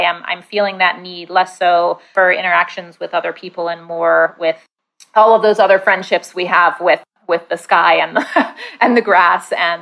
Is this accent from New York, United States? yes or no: yes; New York City, New York, United States; But I will say, as a New Yorker, I feel oddly disconnected from the rest of New York.